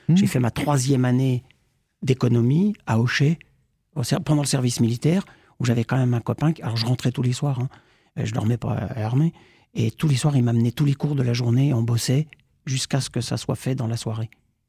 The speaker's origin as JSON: {"language": "French", "region": "Grand Est", "country": "France", "tie": "born or raised there", "said": "j'étais dans les Vosges. Je suis des Audaciens d'adoption. Mes parents sont partis dans les Vosges. Et quand je suis venu faire mes études d'économie à Nancy, à l'université de Nancy, bah voilà, j'ai trouvé du travail, j'y suis resté"}